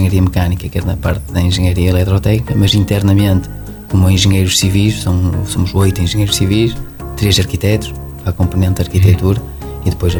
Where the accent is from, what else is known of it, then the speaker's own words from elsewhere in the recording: Viana do Castelo, Portugal; also born or lived in Esposende; Até porque eu nasci em Esposende. Eu sou de Viana do Castelo, mas nasci em Esposende